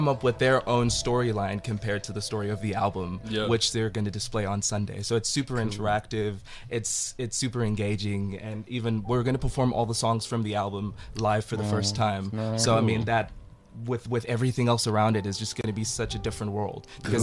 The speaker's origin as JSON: {"language": "English", "country": "Botswana", "tie": "born or raised there", "also_born_or_lived": "Zambia", "lives_now": "Johannesburg, South Africa", "said": "So I'm originally from Zambia, and I was raised in Botswana. So I moved to Joburg 2.5 years ago."}